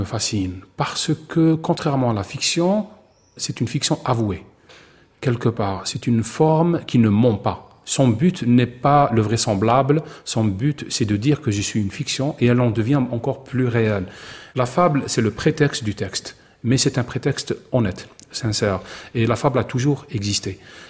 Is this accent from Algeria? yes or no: yes; Oran, Oran Province, Algeria; Un jour, j'étais chez moi à Oran, j'avais perdu quelqu'un dans ma famille